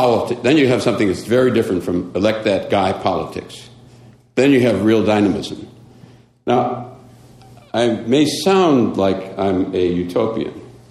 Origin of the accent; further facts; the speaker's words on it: Racine, Wisconsin, United States; I'm from Racine, Wisconsin. Those are my people. I mean, folks that I grew up with and went to high school with.